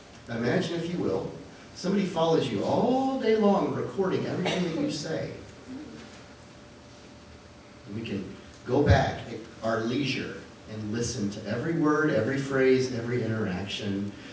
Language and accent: English; the South, United States; You know, I'm a Southerner, so I have a reflexive sir and ma'am.